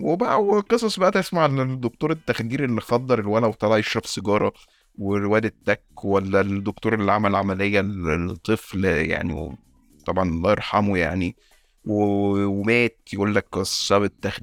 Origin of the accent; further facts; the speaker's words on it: Egypt; هو كده احنا عندنا في مصر المواضيع بتبقى هزلية